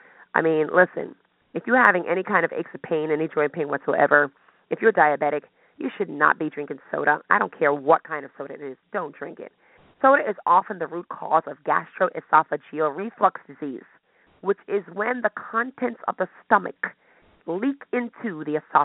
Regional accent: Brooklyn, New York, United States; I'm from the north. I'm from Brooklyn. I call it soda, okay?

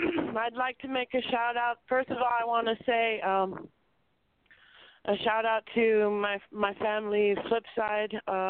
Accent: Detroit, Michigan, United States; I hail from Detroit. I was born in Detroit, and my family is from Detroit.

